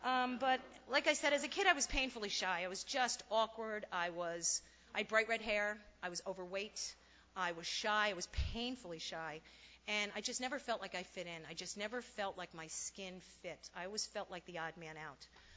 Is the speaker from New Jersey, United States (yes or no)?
yes; New Jersey, United States; I'm originally from New Jersey. I'm 45 years old. I come from an Irish Catholic background